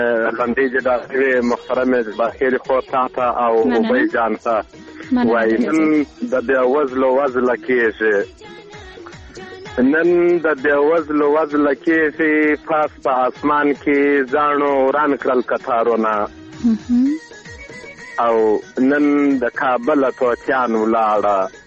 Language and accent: Pashto; Arghandab, Kandahar, Afghanistan; من نه سو ما د کندهار ولایت درغنداب ولسوالۍ څخه مې